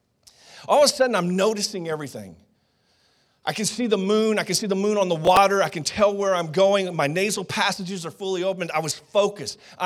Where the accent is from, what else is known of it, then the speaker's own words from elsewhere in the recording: Dallas, Texas, United States; And I'm from Dallas, Fort Worth, you know, I've skateboarded my whole life